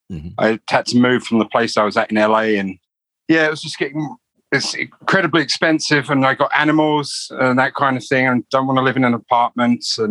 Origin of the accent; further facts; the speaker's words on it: London, United Kingdom; also born or lived in Southwest Wales; I was born in Wales, Southwest Wales, because dad was Welsh. Mum's from London. So I was born in Southwest Wales, and then they moved to London when I was about 2 years old. So it's Southwest London, Wimbledon area. And yeah, I was there until, I guess, 2004.